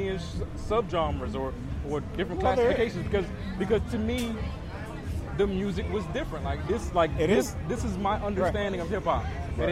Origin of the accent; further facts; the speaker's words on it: Springdale, Maryland, United States; Like, I'm from the suburbs of D.C. Like, I grew up in Springdale, Maryland.